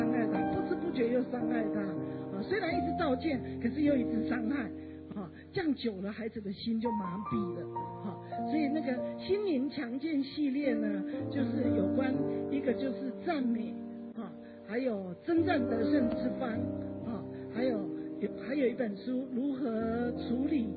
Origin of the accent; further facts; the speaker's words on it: China; 我们家会，其实我们中国人都是不太会称赞